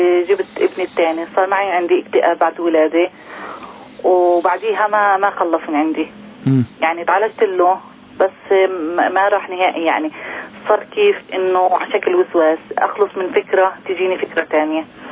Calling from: Ramallah, West Bank, Palestine; من رام الله.

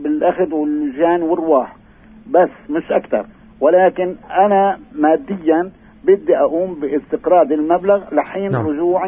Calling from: Nablus, West Bank, Palestine

